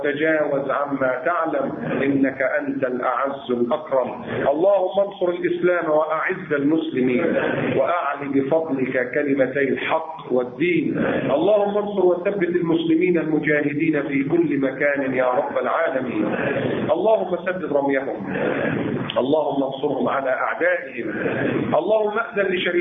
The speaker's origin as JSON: {"language": "Arabic", "country": "Egypt", "said": "احنا واخدين على الايه عندنا في مصر كنا شغالين باللحلوح"}